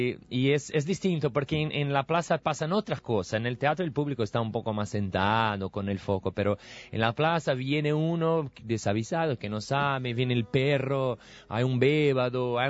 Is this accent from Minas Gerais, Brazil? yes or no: no; São Paulo, Brazil; Spanish is a second language; soy de São Paulo.